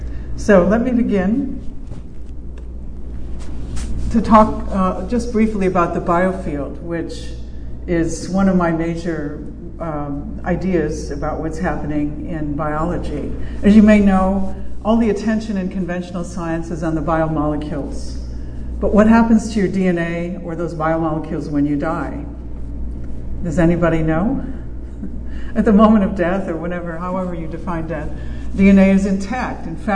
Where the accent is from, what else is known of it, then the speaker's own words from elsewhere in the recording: Chicago, Illinois, United States; moved away; Chicago is my hometown, although I left 40-something years ago and lived on both coasts since.